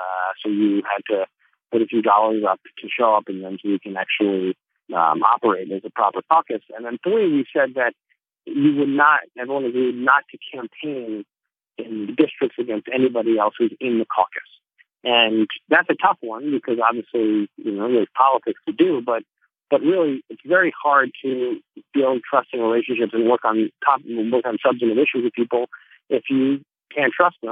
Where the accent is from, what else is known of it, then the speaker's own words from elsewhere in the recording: New Jersey, United States; And for back home, which is, you know, I'm from Northern New Jersey, and we have plenty of work